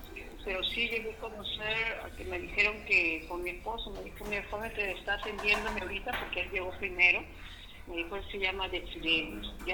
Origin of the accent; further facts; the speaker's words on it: Ica, Peru; Por supuesto, yo soy de ICA